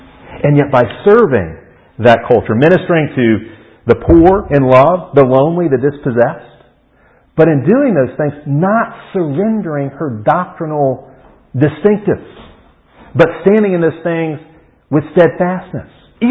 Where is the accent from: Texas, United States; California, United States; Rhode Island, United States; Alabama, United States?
Alabama, United States; Birmingham; Percy was actually born in my hometown of Birmingham.